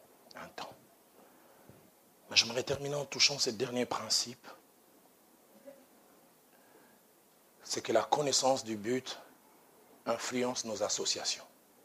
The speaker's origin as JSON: {"language": "French", "region": "Kinshasa", "country": "DR Congo", "tie": "born or raised there", "said": "je vois petit garçon quand j'ai grandi ça à Bandal, 69."}